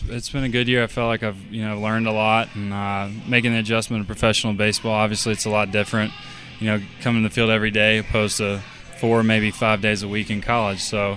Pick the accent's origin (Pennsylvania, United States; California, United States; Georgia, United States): Georgia, United States; growing up in Georgia, I was a Braves fan.